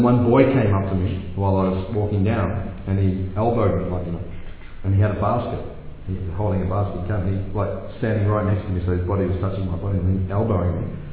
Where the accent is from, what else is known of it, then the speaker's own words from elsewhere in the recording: Melbourne, Victoria, Australia; So, just like I grew up in Melbourne, shopping in the streets of Melbourne, go down Bourke Street Mall, shopping, no problem.